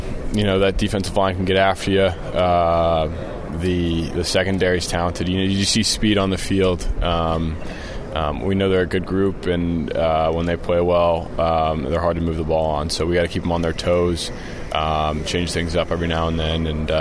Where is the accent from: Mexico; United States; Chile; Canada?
United States; Dallas, Texas; born there; You know, I was born in Dallas.